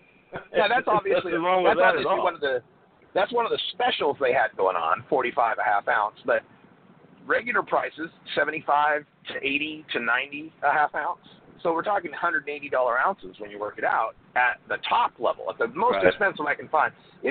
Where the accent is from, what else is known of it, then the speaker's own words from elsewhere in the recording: Portland, Oregon, United States; My local pot shop, I'm from Portland, Oregon.